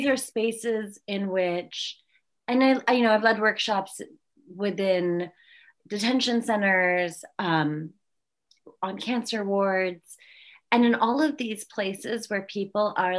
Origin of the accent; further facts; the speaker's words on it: United States; all the things that I know that I, as an American civilian, am not supposed to know